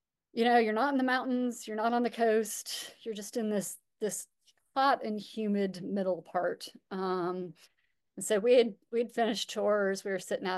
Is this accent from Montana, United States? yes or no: yes; Montana, United States; I'm from Montana. I'd never heard of Clemson before.